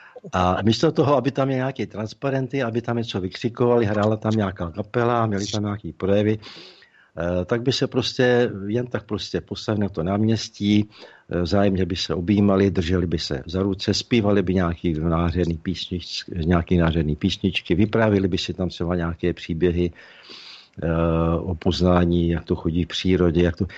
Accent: Ústí nad Labem Region, Czechia; první setkání posluchačů, ubuntáků tady u nás ve Šluknovském výběžku, bylo to moc nádherné

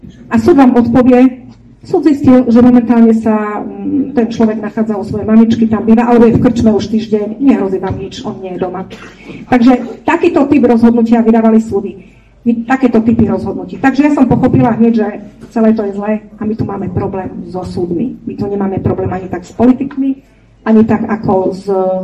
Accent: eastern Slovakia, Slovakia; ja som z východu, viem, aká je tam situácia na východe

